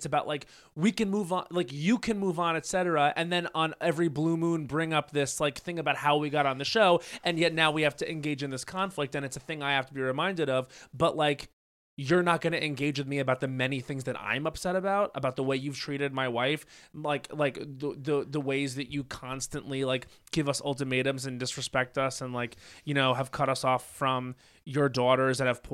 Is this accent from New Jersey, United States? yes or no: yes; New Jersey, United States; accent: New Jersey; I watched the most recent episode of Jersey this morning and then I was on the phone with my mother and my accent was back.